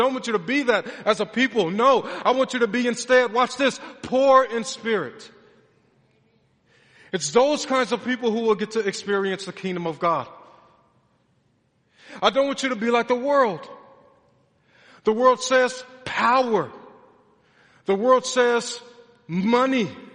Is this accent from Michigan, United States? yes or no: yes; Detroit, Michigan, United States; Man, I'm from Detroit, Lord. I don't know if I can do that.